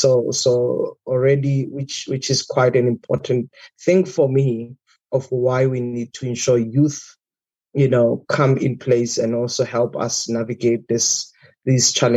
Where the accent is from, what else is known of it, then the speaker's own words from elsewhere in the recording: South Africa; I'm from South Africa. I'm based in Pretoria, I've been working in the sector for the last 17 years.